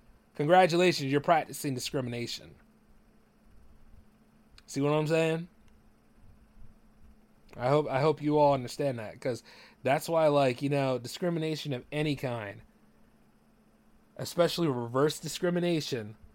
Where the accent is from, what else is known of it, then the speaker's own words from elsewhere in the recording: Delaware, United States; growing up in Delaware as a kid.